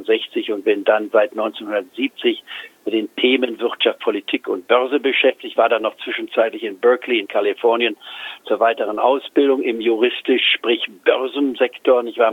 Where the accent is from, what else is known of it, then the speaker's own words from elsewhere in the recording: Goslar, Lower Saxony, Germany; also born or lived in Leipzig; Dann ging es nach Goslar in Harz, bevor die Grenzen geschlossen waren. Ich bin ja Jahrgang 43 und bin dann im Goslar, der Reichsfreien und Bauernstadt, nicht wahr, die über 1000 Jahre alt ist, aufgewachsen